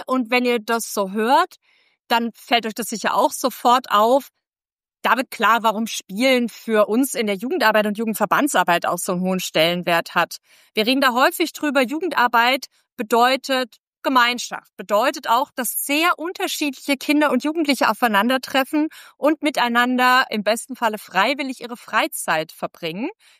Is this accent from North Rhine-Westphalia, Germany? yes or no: no; Baden-Württemberg, Germany; wo ich herkomme, im Schwäbischen sagt man anschuggele